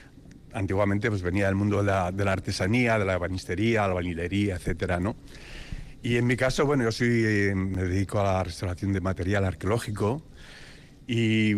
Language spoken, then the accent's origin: Spanish; Basque Country, Spain; yo soy de Guipúzcoa